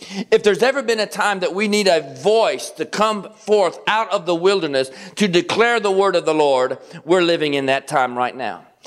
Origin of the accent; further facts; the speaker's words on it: Kentucky, United States; now in Georgia, United States; I am not from Northern Michigan. Have you figured that out yet? And I grew up in Kentucky. I live in Georgia. I'm a Southern boy.